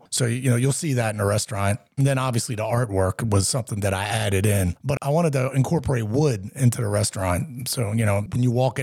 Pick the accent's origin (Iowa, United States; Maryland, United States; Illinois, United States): Maryland, United States; Baltimore; I'm a city boy. I grew up in Little Italy in Baltimore City.